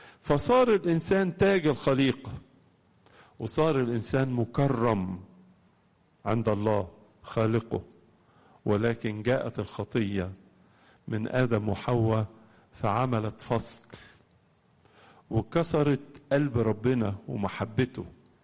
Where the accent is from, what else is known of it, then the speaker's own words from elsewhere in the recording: Egypt; بنتكلم عن مصر مش عشان أنا مصري أو يعني كلنا مصريين